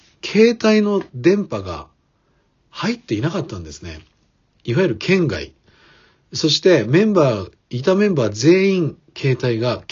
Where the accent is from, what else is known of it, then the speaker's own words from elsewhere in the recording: Niigata, Japan; 私は新潟出身なので、雪道の運転の経験もたくさんありましたので、